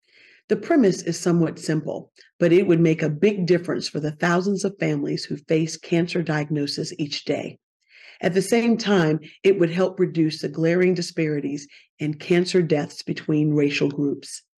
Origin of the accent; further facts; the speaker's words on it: Selma, Alabama, United States; Civil Rights District, which includes the historic cities of Birmingham, Montgomery, Tuscaloosa, and my hometown of Selma, Alabama.